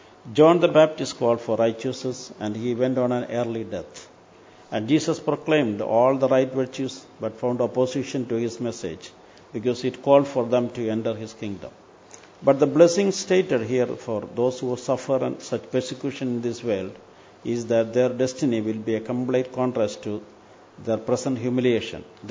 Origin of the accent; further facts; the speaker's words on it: Kerala, India; first language Malayalam; English is a second language; Malayalam is my mother tongue and the meaning is the language of mountains.